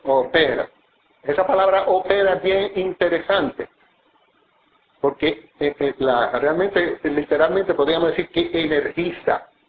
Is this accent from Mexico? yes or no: no; Puerto Rico; decimos que somos puertorriqueños